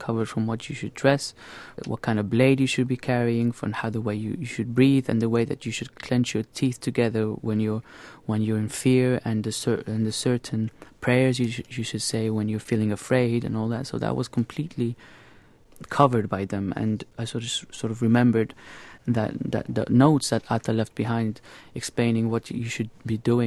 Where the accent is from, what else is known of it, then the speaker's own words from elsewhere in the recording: Morocco; I mean, I grew up in Morocco, a very open society. I had an American school education.